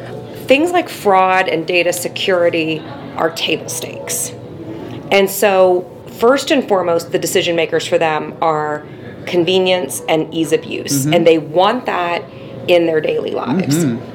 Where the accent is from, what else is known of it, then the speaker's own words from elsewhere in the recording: Midwest, United States; I'm from the Midwest, though, so anything can be exciting compared to the Midwest.